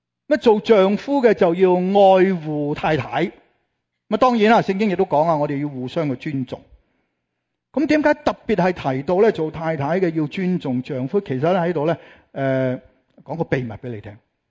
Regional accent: China; 我们中国人呢就比较少做一点

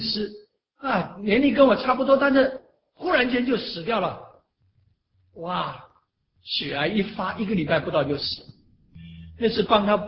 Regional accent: Taiwan; now in United States; 你看我从小是哈姆牛班长大，台湾学校有两种班，一种是升学班，一种是放牛班。

